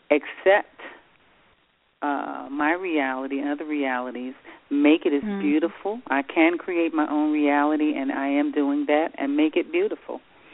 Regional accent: Brooklyn, New York, United States; also born or lived in Winston-Salem, North Carolina; I actually was born in Winston-Salem, North Carolina. Left here as a child, and I was raised in Brooklyn, New York. So I'm a New Yorker, an African, but raised in New York.

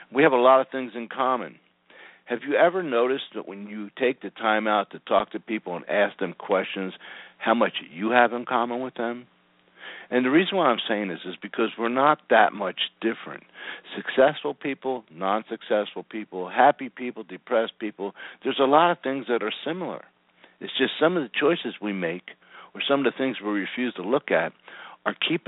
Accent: Philadelphia, Pennsylvania, United States; also born or lived in Las Vegas; and I grew up in Philadelphia area, which is over the bridge from New Jersey, and I also lived in Las Vegas 20 years ago, for 20 years, from 1980 to 2000

